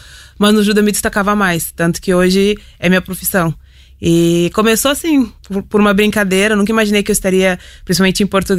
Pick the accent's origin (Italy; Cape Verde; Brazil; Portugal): Brazil; podem perceber que eu sou brasileira, nasceu lá no Brasil pelo judô